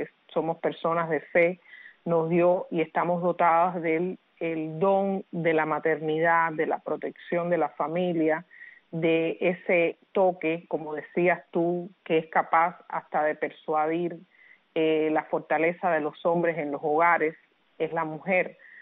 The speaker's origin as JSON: {"language": "Spanish", "country": "Cuba", "tie": "born or raised there", "said": "las mujeres que crecimos en Cuba y vivimos en Cuba"}